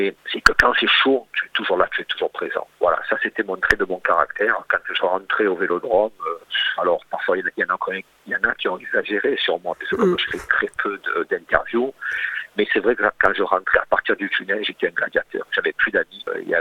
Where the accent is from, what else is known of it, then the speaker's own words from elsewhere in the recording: Marseille, Provence-Alpes-Côte d'Azur, France; Parce qu'en tant que Marseillais, quand moi j'allais chez le boucher ou le boulanger